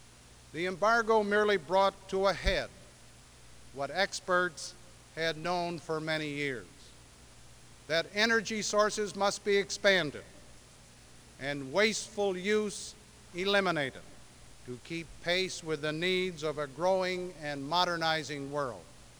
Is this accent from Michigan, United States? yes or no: yes; Michigan, United States; On behalf of the American people, on behalf of my home state of Michigan, on behalf of the city of Detroit